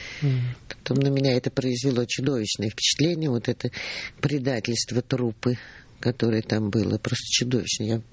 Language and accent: Russian; Moscow, Russia; потому что Москва – это мой родной город